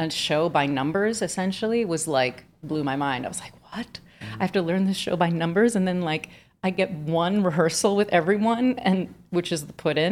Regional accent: Miami, Florida, United States; I'm from Miami, so I like to go down there as often as I can

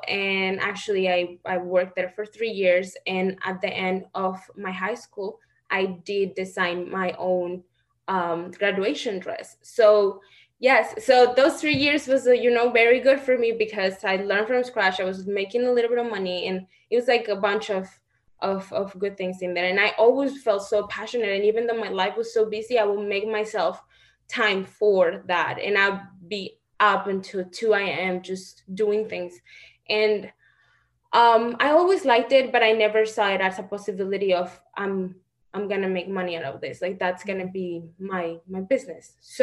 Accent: Celaya, Guanajuato, Mexico; Celaya, Guanajuato, Mexico. So the city is very industrial.

